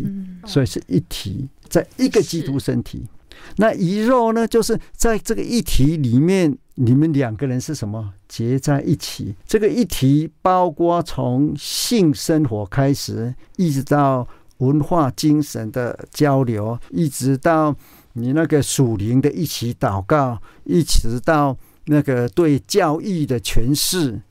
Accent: Taiwan; Chinese is a second language; now in Germany; 其实我是非常土生土长的台湾人、我上小学之前我还不会讲我们所讲的国语啊或是什么普通话

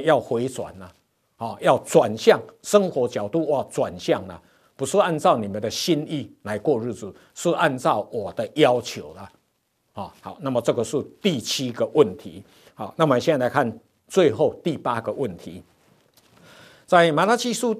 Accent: Taiwan; 徛尾搁落壳，我们台湾话也是这样讲的嘛

